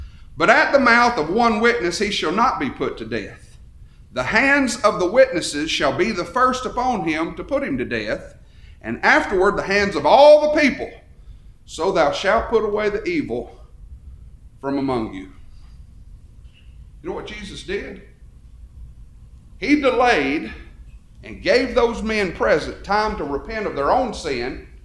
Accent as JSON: {"language": "English", "region": "Alabama", "country": "United States", "said": "I'm from Alabama, and I realize our cultures are probably a little different"}